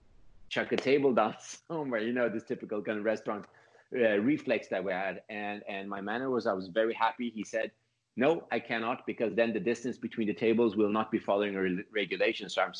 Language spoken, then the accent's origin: English; Sweden; also born or lived in Finland / United States; I was born in Finland. I grew up in Sweden. I lived here for a few years.